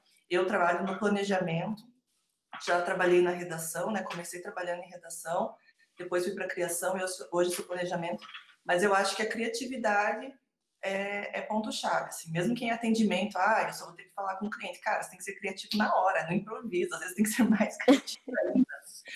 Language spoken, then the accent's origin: Portuguese; Guarapuava, Paraná, Brazil; Então, como eu sou de Guarapuava